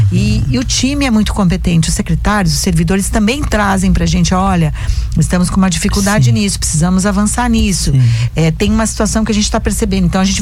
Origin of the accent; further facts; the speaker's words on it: Rio Grande do Sul, Brazil; moved away; eu sou uma migrante, eu vim do Rio Grande do Sul, os meus pais vieram para cá lá atrás e depois eu vieram com as minhas irmãs.